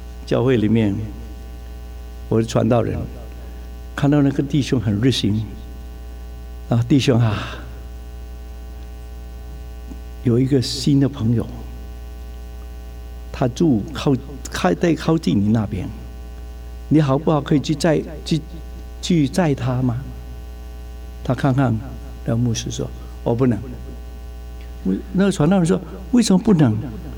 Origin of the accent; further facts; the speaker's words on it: China; 我讲一句很亏欠的话，很多老外为我们中国人流眼泪，闯福音流眼泪，我们中国人有没有我们中国人流眼泪福音的缘故？